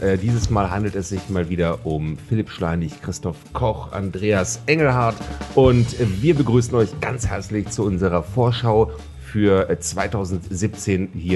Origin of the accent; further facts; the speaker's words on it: Czechia; ich bin ja Tscheche.